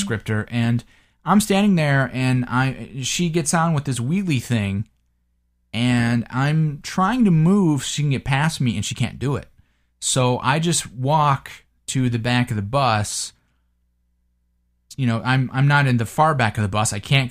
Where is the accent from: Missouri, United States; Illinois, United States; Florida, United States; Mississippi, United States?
Illinois, United States; Chicago; I mean, I grew up in the Chicago area